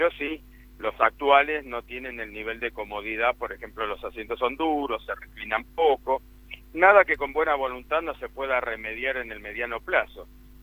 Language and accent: Spanish; Argentina; lo sentí como realmente como un argentino.